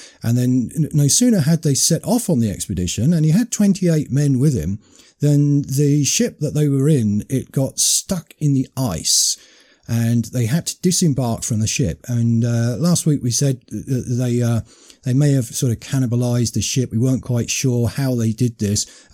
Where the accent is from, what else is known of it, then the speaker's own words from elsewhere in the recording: United Kingdom; as a British man, you know that you've got this blood that's in your veins